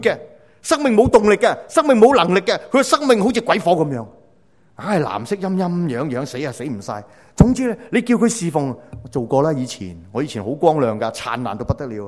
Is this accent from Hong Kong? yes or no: yes; Cheung Chau, Islands, Hong Kong; 我小时候是点油灯的，因为我在长洲长大，电费很贵，不同香港的电，香港电很便宜，长洲的电贵几倍，所以我是点油灯的。